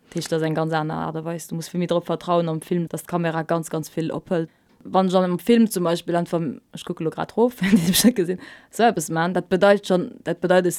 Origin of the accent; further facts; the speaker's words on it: France; German is a second language; Sogar ich als Franzose